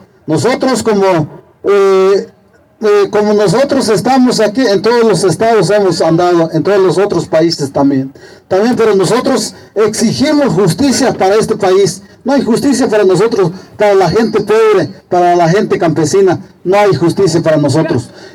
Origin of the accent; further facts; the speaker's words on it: Mexico; nosotros somos mexicanos